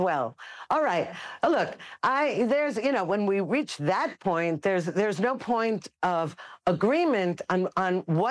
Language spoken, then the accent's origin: English; United States; moved away as an adult; now in Israel; And I know I grew up in the United States. I moved to Israel when I was 19. I love it. I had my children here.